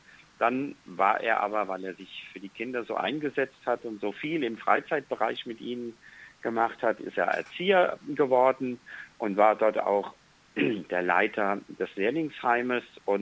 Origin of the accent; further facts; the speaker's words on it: Mainz, Rhineland-Palatinate, Germany; ich bin in Mainz groß geworden. Ich bin in einem dem damaligen städtischen Kinderheim von Mainz groß geworden, aber nicht als Kind in diesem Kinderheim